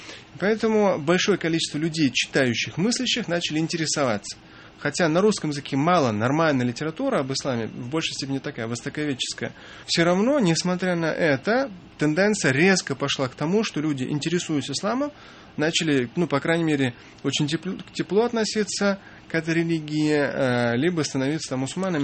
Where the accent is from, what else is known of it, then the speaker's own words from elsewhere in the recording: Russia; я могу это сказать как мусульманин, я лучше скажу это просто как человек верующий, но как россиянин.